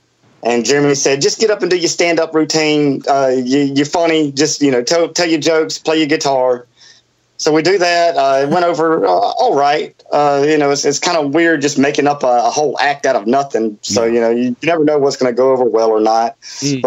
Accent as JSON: {"language": "English", "region": "Mississippi", "country": "United States", "said": "I say, I'm from Mississippi. I know exactly what you guys look at this redneck sister fucking trailer trash from Mississippi right here."}